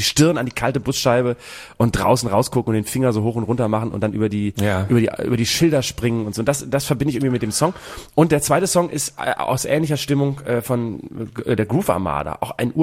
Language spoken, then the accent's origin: German; Bremen, Germany; Und da kann man jetzt wirklich durch meine alte Heimat fahren.